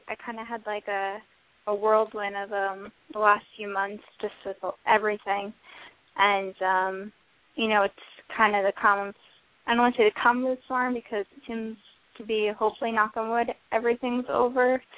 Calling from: New Jersey, United States; from New Jersey.

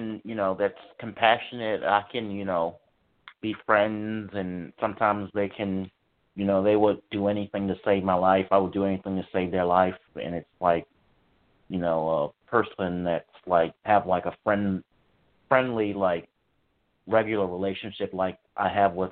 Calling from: Virginia, United States; Virginia.

